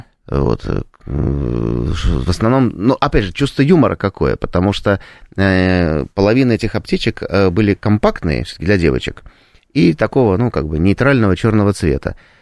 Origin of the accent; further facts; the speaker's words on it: Saint Petersburg, Russia; потому что сам я ленинградец, петербуржец